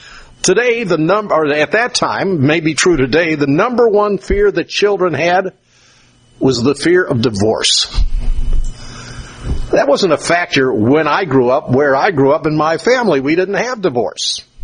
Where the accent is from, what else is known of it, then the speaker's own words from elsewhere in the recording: New York, United States; I know once in a while you see them in Missouri, and I grew up in New York State, and about once a year they'd have a pretty good display that you could see.